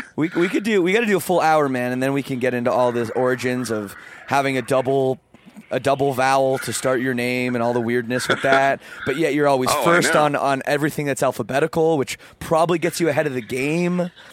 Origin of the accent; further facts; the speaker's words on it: Toronto, Ontario, Canada; I'm from Toronto. But that year, it wasn't in Toronto. It was in London, Ontario.